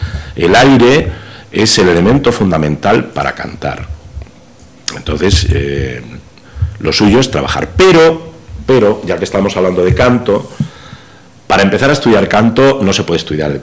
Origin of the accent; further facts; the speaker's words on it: Castile and León, Spain; me encanta estar en mi tierra, en mi comarca, porque al fin y al cabo, pues somos de aquí todos, de Tierra del Vino